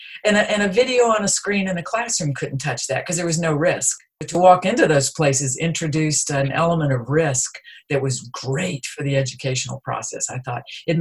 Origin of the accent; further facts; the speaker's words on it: the South, United States; I grew up a lot in the South and you're always invited to church on Sunday.